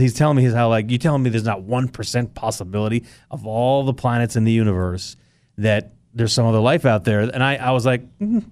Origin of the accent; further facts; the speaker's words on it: Egypt; So long story short, I'm from Egypt, obviously, where we have the pyramids of Giza.